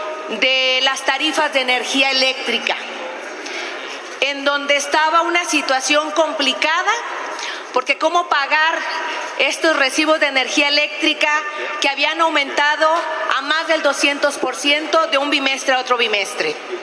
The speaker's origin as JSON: {"language": "Spanish", "country": "Mexico", "said": "Nayarit es un estado pequeño, sí, pero también somos mexicanos."}